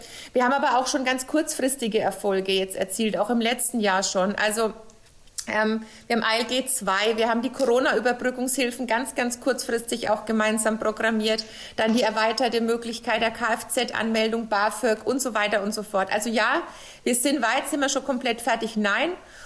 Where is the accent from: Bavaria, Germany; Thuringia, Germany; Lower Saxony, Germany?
Bavaria, Germany; als Fränkin ist das schwer auszusprechen